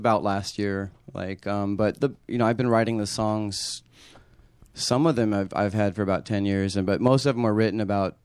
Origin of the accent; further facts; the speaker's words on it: Long Beach, California, United States; also born or lived in Costa Mesa / Oregon; And then I was born in Costa Mesa and grew up in Long Beach. I've lived in Oregon as well.